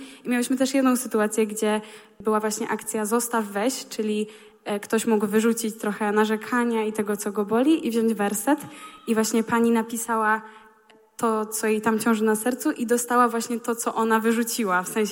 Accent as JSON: {"language": "Polish", "town": "Rzeszów", "region": "Subcarpathian Voivodeship", "country": "Poland", "said": "i przyjechałam tutaj z Rzeszowa"}